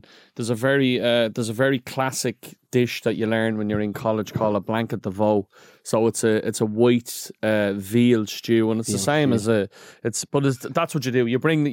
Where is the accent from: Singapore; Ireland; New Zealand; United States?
Ireland; And probably the most famous thing as an Irish person is, of course, the coddle.